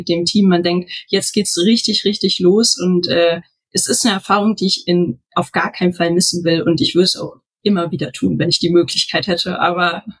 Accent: Göttingen, Lower Saxony, Germany; Ich komme aus Göttingen damals noch und bin immer nach Wolfsburg gependelt mit dem Zug.

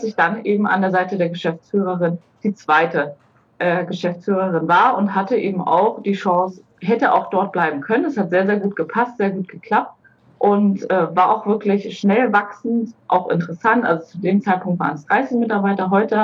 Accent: Wolfsburg, Mecklenburg-Vorpommern, Germany; ich bin in Wolfsburg aufgewachsen, Mecklenburg-Vorpommern, an der ehemaligen Grenze

